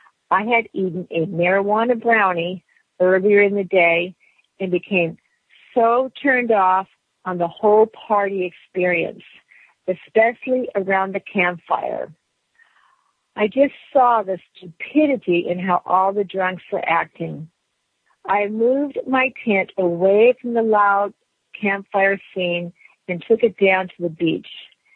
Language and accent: English; Calistoga, Montana, United States; At the age of 26, I moved back to my hometown, Calistoga, Montana.